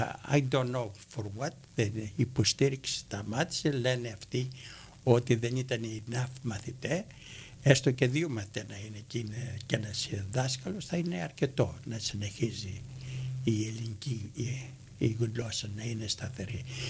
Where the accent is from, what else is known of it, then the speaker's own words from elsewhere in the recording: Greece; moved away as an adult; now in United States; είμαι Έλληνες, προερχόμαι από την Αμερική, από την Ελλάδα, οι οποίοι ήρθαμε και δουλέψαμε στην Αμερική.